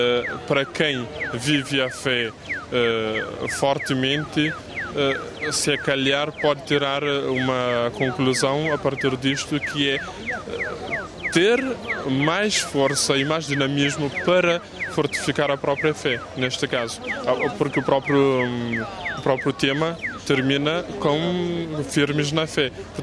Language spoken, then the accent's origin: Portuguese; Santiago, Cape Verde; now in Portugal; Sou cabo-verdiano da Ilha de Santiago.